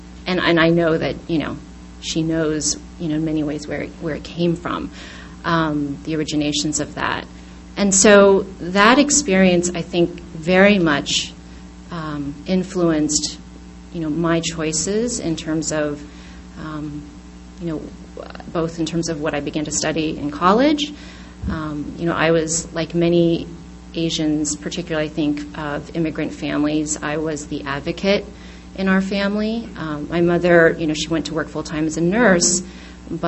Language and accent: English; California, United States; I grew up in Northern California. I've lived in New York now for about 15 years.